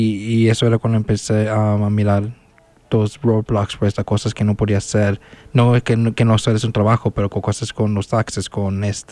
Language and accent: Spanish; Utah, United States; como aquí crecí en Utah, todo el tiempo... Que yo estaba viviendo aquí en Estados Unidos, era en Utah